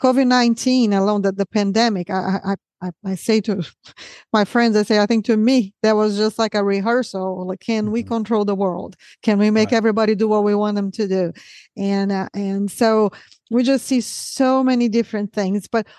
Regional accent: Brazil; I'm from Brazil

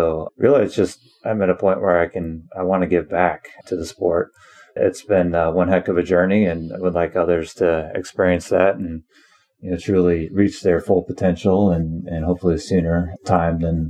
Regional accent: Iowa, United States; Like I said, we're both from Iowa. We've been familiar with the race or the ride, but we've never done it.

